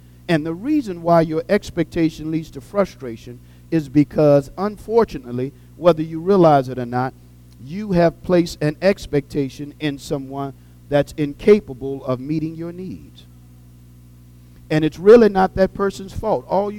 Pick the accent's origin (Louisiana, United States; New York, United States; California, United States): Louisiana, United States; New Orleans; I grew up in New Orleans, and public transit was just phenomenal.